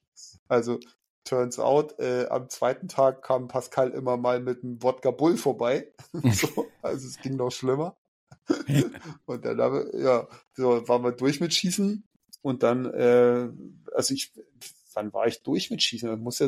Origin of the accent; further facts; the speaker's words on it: Germany; Und dann habe ich doch gesagt, ja, natürlich, wir sind doch Deutsche.